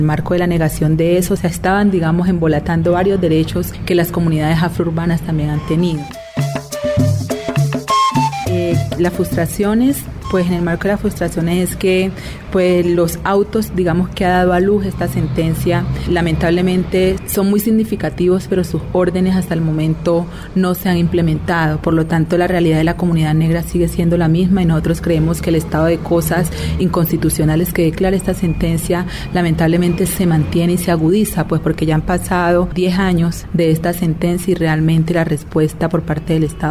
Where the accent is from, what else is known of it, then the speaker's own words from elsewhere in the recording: Buenaventura, Valle del Cauca, Colombia; soy de Buenaventura, pertenezco a la organización Proceso de Comunidades Negras en Colombia, en su instancia regional Palenque El Congal.